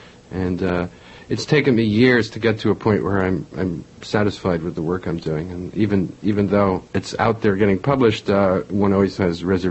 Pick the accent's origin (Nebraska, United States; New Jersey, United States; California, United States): New Jersey, United States; born there; also born or lived in France; I was born in New Jersey and went to college here, and I've always been around New York, except for a period when I lived in France for about 5 years in the early 70s.